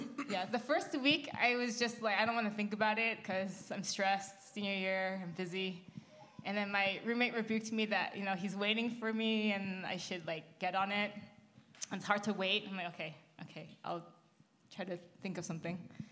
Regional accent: San Leandro, California, United States; I grew up in NorCal near Oakland.

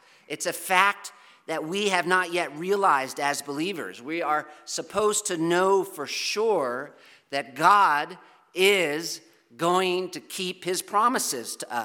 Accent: East Coast, United States; now in California, United States; I was from the East Coast, and I had just moved to California

